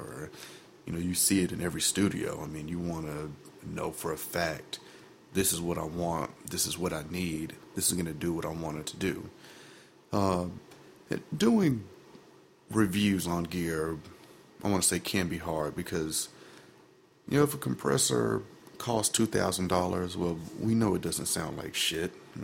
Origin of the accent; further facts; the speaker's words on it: Memphis, Tennessee, United States; also born or lived in Germany / Virginia / Louisiana; now in Nashville, United States; Nothing against Memphis. I mean, I love Memphis. That's my hometown.